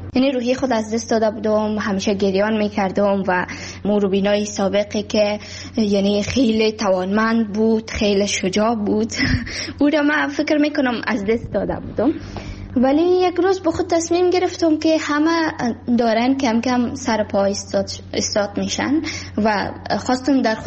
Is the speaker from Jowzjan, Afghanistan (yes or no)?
no; Kabul, Afghanistan; also born or lived in Baghlan; در سال 2005 در ولایت بغلان به دنیا آمدم و در سای ابتدایی خود را همچنان در کابل خواندم